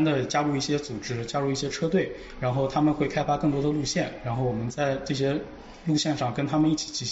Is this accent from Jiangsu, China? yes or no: yes; Nanjing, Jiangsu, China; 我就是来自南京本地的土生土长的南京人，